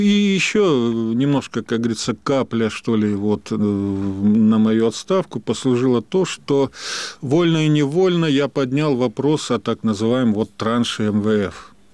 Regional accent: Russia

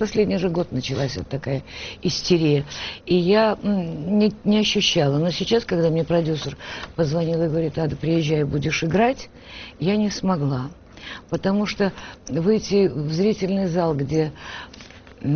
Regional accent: Ukraine; first language Ukrainian; Я украинка, и это мой родной язык.

